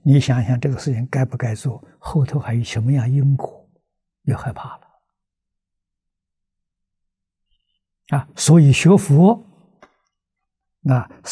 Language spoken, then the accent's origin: Chinese; Tongcheng, Anhui, China; 我们家乡是一个古文化的发祥地啊，中国的桐城派。那就在我们家乡这个地区啊，明清两代了，出了很多人才啊，农村里面、村庄里头，小孩都念书啊